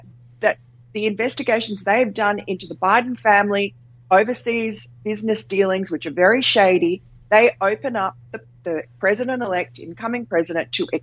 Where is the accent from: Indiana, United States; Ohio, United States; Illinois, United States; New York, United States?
New York, United States; Queens; born there; I'm actually an American citizen born in Queens, New York.